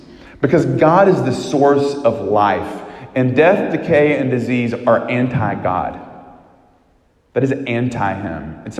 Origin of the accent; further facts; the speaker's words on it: Tuscumbia, Alabama, United States; and I'm this bumpkin from Tuscumbia, Alabama.